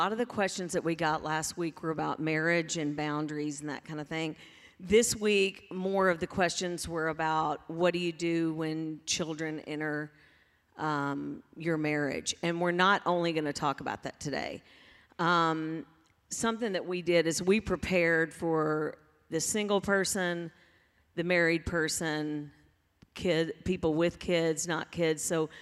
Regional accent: Mississippi, United States; when I grew up, as you know, I grew up in Mississippi, and my dad was an attorney.

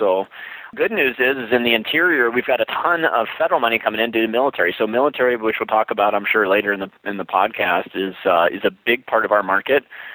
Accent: United States; as an American when you live in Alaska, because the threat's real here.

